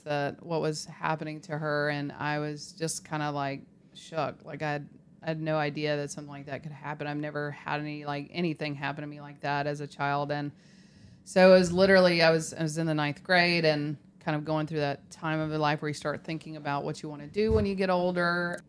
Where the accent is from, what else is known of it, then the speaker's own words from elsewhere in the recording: Georgia, United States; I am a board certified neurosurgeon. I am from Georgia. I practice in Atlanta. I was born and raised right outside of Atlanta, and I've been there for 10 years.